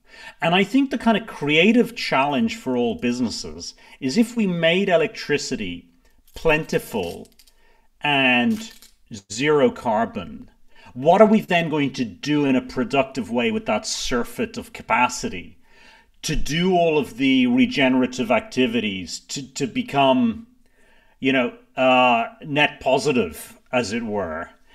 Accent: Ireland; because I come from a small country. You know, I grew up in Ireland.

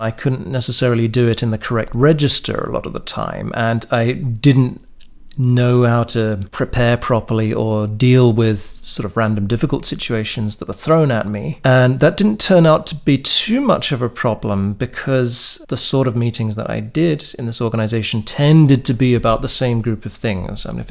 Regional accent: Brussels, Brussels-Capital Region, Belgium; also born or lived in United Kingdom; I grew up in Brussels. I went to boarding schools in Britain for some time, but Brussels is where I grew up in an English-speaking family.

